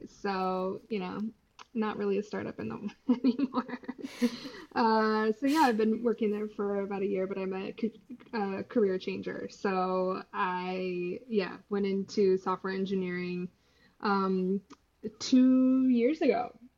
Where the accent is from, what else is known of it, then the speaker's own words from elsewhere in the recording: Washington, United States; So I'm American, grew up in Washington State in a very rural community. Like my town was like 10,000 people, very small.